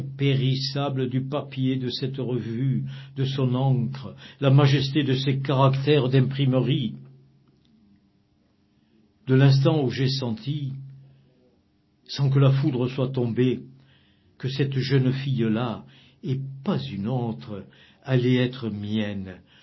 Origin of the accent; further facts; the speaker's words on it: Fez, Fès-Meknès, Morocco; premier face-à-face avec la mort à l'âge de 6 ans, au milieu d'une manifestation nationaliste dans ma ville natale de Fès.